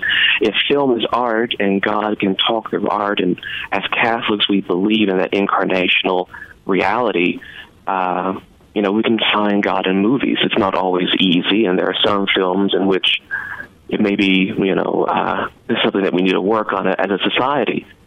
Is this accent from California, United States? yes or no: no; Pikeville, Kentucky, United States; You know, I grew up in Pikeville, and the same films that I could watch from 1952 that were shot in New York or Los Angeles, you know, it's available to everybody.